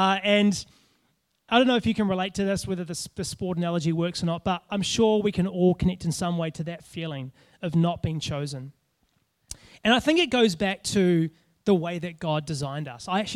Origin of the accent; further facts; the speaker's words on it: New Zealand; now in Australia; I know that AFL is like big over here, but I'm a Kiwi boy, so it's Union for me.